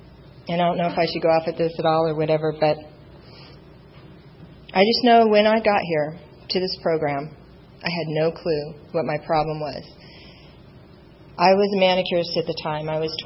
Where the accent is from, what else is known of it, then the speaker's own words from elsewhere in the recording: San Diego, California, United States; I'm from San Diego.